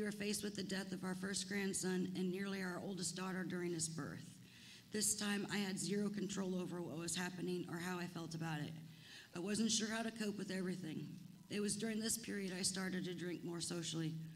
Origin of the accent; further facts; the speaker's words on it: Winterset, Iowa, United States; I grew up right here in Winterset and was raised by my mom's sister, my Aunt Mary Lou.